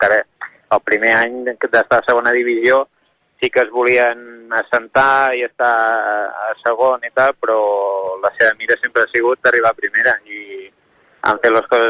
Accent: Banyoles, Catalonia, Spain; jo sóc d'allà, jo sóc de Banyoles, mm-hmm.

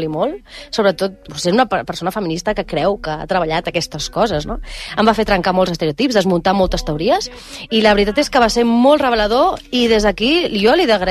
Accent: Barcelona, Catalonia, Spain; born there; soc nascuda a Barcelona.

